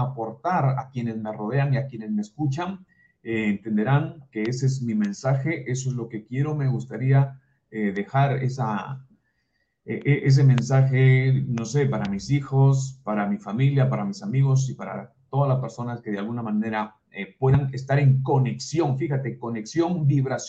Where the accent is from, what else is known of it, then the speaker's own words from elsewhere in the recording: Sullana, Piura, Peru; born there; soy de Perú, nací en la provincia de Sullana, en el departamento de Piura, en el Perú. Soy una persona que en los primeros 20 años de vida me dediqué a la crianza de ganado, a la chacra.